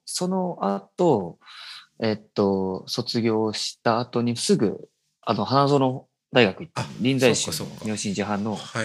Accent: Aichi, Japan; 僕東京の人じゃないのに、愛知の人間が、

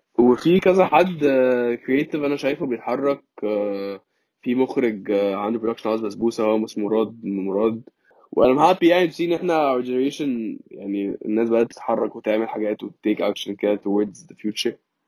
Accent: Egypt; say أنا مصري و I'm proud of it

